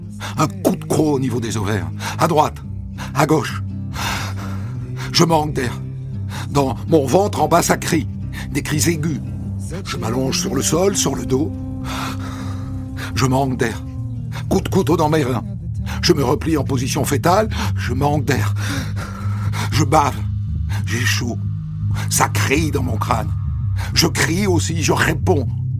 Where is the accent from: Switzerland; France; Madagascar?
France; Concarneau, Brittany; J'ai grandi à Concarneau, dans le Finistère Sud, à 100 mètres de chez ma grand-mère maternelle, mamie Paulette.